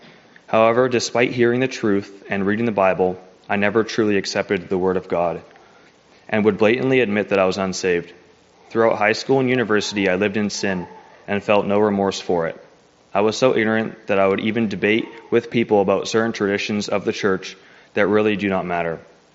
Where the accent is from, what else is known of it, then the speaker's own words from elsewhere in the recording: British Columbia, Canada; I'm from British Columbia, Canada.